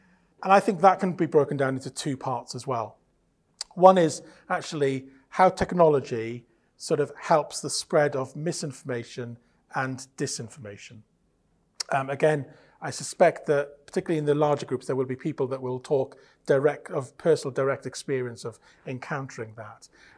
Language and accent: English; Wales, United Kingdom; I'm Welsh, so I speak Welsh and I speak English. But I'm typically British in I only speak those two languages